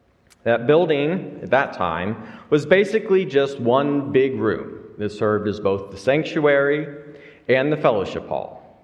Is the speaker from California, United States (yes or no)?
no; Huntsville, Alabama, United States; accent: southern; moved away as an adult; now in Philadelphia, United States; I am not from around here. While my southern accent is not particularly strong, at least in my opinion, it does manage to show itself every once in a while. I moved to Philadelphia to attend United Lutheran Seminary, but before that, I lived in Huntsville, Alabama